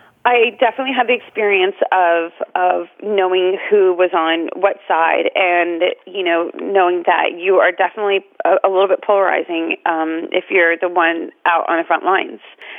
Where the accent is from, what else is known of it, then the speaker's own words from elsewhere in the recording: Omaha, Nebraska, United States; I come from a very conservative Republican family. I grew up in Omaha, Nebraska.